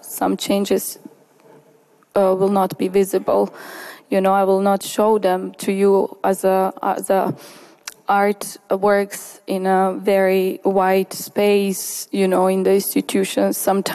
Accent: Bosnia & Herzegovina; first language Romani; English is a second language; growing up in Bosnia, my first language is Romani language, my mother tongue language. And then, like, we speak Romani Bosnish somehow at home.

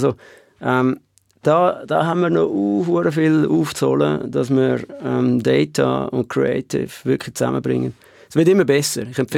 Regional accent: Switzerland; als ein Schweizer

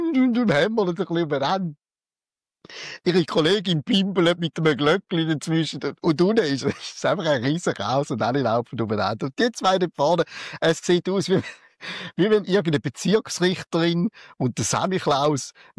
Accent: Switzerland; ich bin Schweizer

